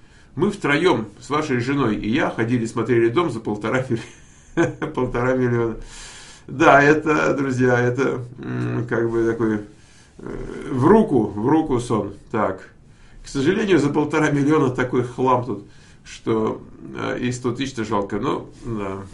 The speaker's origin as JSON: {"language": "Russian", "region": "Moscow", "country": "Russia", "lives_now": "United States", "said": "вот я вот как человек калифорнийский, хоть я и москвич, конечно, в прошлом, да, там я привык к снежку"}